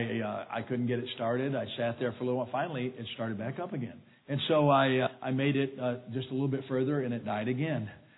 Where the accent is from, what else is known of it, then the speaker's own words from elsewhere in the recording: Michigan, United States; And I said, no, ma'am, I'm from Michigan. I'm going over to Kansas.